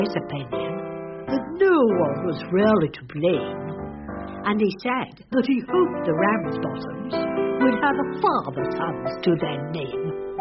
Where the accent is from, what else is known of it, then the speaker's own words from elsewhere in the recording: North West England, United Kingdom; accent: Lancashire; I mean, I don't speak Lancashire dialect very well, but of course you can tell I'm from Lancashire.